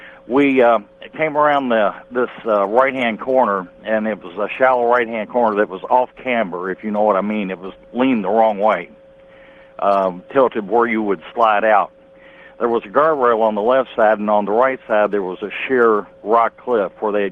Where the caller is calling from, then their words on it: Chandler, Texas, United States; I'm calling from Chandler, Texas. Listening to you on 1200.